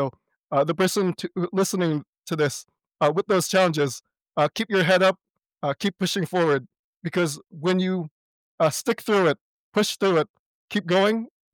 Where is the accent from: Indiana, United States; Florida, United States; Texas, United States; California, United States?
California, United States; Not a lot of people know that, but growing up on California, I do like jambalaya.